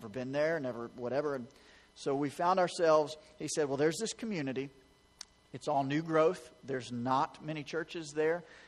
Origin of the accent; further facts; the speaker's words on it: Alabama, United States; head back south to my roots, where I'm from. And God put a burden on our hearts for northern Alabama. I'm from Alabama